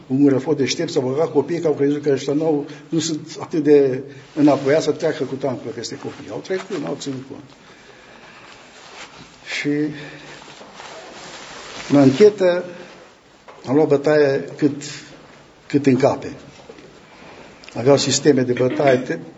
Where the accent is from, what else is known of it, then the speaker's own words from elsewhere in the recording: Transylvania, Romania; eu sunt ardelean